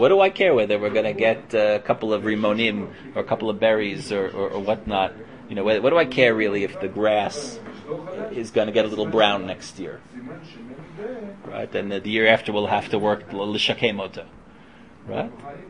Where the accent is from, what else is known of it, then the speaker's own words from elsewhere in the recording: New Jersey, United States; Growing up in New Jersey, you know, the last thing that interested me was having to go out and mow that lawn